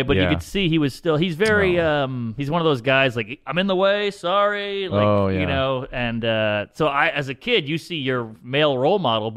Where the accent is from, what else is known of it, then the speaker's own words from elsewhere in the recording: New Orleans, Louisiana, United States; I grew up in New Orleans, right outside the French Quarter